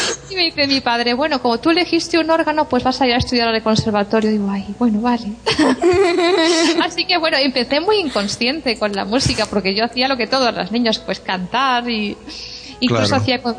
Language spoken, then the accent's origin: Spanish; Vilagarcía de Arousa, Galicia, Spain; now in Madrid, Spain; yo soy de Galicia, de Villa García de Arosa. O sea, estudié en el conservatorio de Pontevedra la mitad de la carrera y la otra mitad aquí en Madrid, donde vivo ahora.